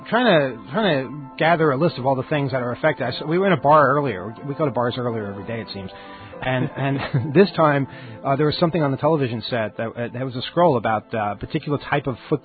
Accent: United States; It's my right as an American.

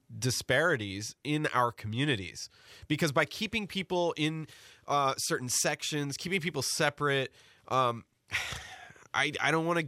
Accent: Seattle, Washington, United States; growing up in the West, Seattle's a very segregated city. There's huge dichotomies in race and class there.

